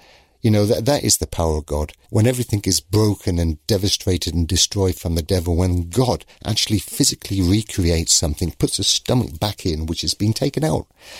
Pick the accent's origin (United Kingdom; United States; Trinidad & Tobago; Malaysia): United Kingdom; I can speak in English, yeah, because I'm British.